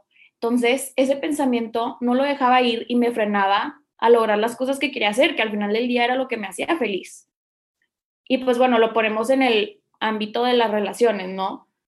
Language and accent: Spanish; Monterrey, Nuevo León, Mexico; Sí, soy de Monterrey, Nuevo León.